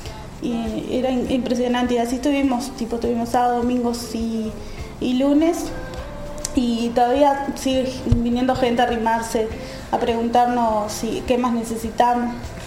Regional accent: Dolores, Soriano, Uruguay; now in Montevideo, Uruguay; soy de allá de Dolores y estoy estudiando Ciencias Sociales acá en Montevideo.

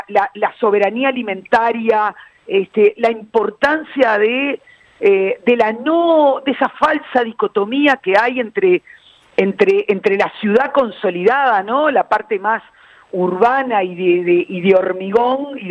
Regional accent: Montevideo, Uruguay; pero sí como montevideanos y montevideanas

